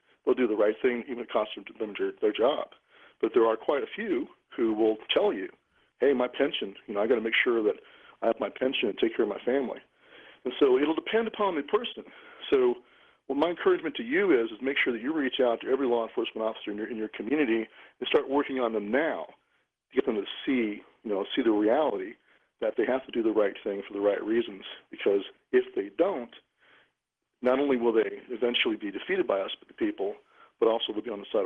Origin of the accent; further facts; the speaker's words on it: Fresno, California, United States; born there; I have family in California. I was born in Fresno, actually. And I've got family still there.